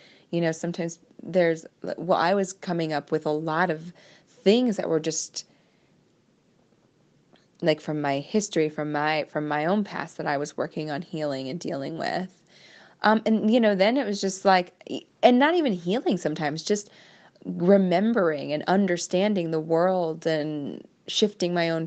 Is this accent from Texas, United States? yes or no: no; Iowa, United States; I grew up in Iowa, I grew up in a pretty conservative part of Iowa, and then I worked in the government.